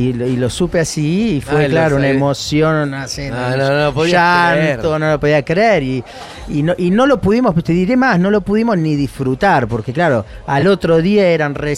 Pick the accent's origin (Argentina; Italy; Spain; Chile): Argentina; me fui como los argentinos, viste que lo atamos con alambre, me las arreglé, empezamos.